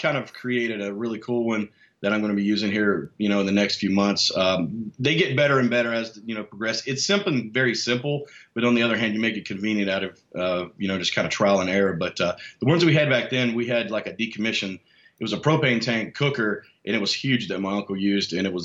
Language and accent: English; Alabama, United States; because in the lower regions of Alabama, where I grew up in the Gulf Coast, everything's all pork-driven.